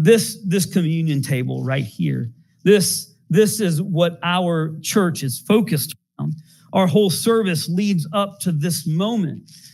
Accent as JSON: {"language": "English", "town": "Smyrna", "country": "United States", "tie": "born or raised there", "said": "you might remember that I grew up in the Catholic Church. I grew up in a church in Smyrna."}